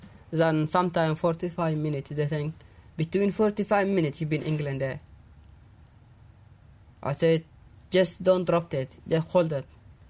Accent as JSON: {"language": "English", "country": "Sudan", "said": "Where do you come from? From Sudan."}